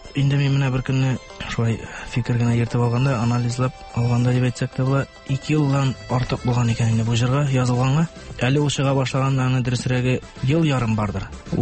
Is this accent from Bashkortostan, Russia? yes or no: no; Tatarstan, Russia; born there; Арча районыннан тумышым белән.